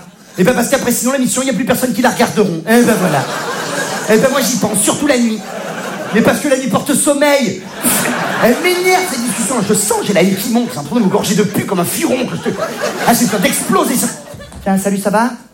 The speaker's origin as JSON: {"language": "French", "region": "Provence-Alpes-Côte d'Azur", "country": "France", "said": "Oui, je viens du sud de la France, oui. Ah, je suis provençale"}